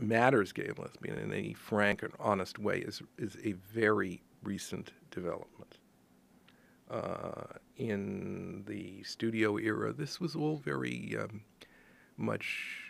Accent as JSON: {"language": "English", "region": "New York", "country": "United States", "moved": "as an adult", "lives_now": "Los Angeles, United States", "said": "I came out here from New York. I moved out here in the mid-70s, and you could have bowling parties in the middle of La Brea Boulevard."}